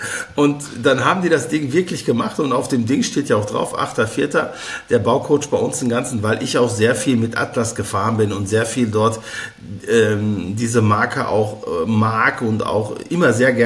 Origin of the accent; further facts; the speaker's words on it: Castrop-Rauxel, North Rhine-Westphalia, Germany; als in Castrop, der Stadt, wo ich gewohnt habe, Castrop-Rauxel, die Stadt mit dem lustigen Namen, wo ich aufgewachsen bin, hat man eine Autobahn gebaut